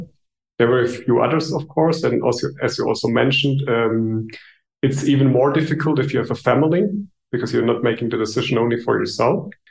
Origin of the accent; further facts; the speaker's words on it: Germany; English is a second language; Yeah, I'm born in Germany. I grew up in Germany. I was living there most of my life.